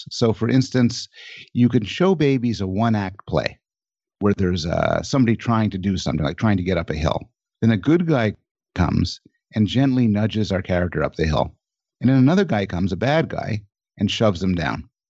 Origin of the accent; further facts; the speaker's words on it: Montreal, Quebec, Canada; born there; I'm Canadian, born in Montreal.